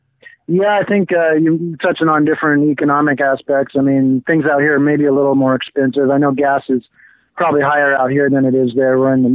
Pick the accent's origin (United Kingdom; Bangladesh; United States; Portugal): United States; New Jersey; now in Seattle, United States; Yo, George … from New Jersey.